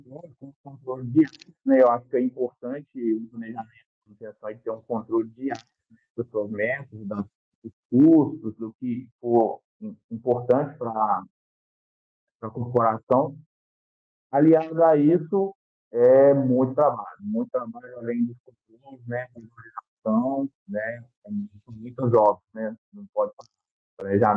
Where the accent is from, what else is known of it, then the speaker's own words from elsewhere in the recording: Minas Gerais, Brazil; Eu morei muito... minha cidade é próxima a Juiz de Fora, né? Minas Gerais, próximo ao Rio.